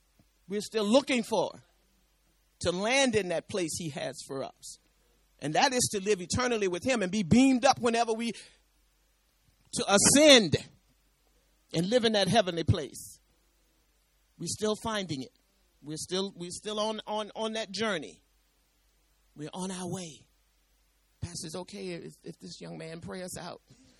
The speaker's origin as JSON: {"language": "English", "region": "Georgia", "country": "United States", "said": "I was from Bip-Bap, Georgia. Well, Bip-Bap, Georgia, they say, the deepest part of the country that you can find."}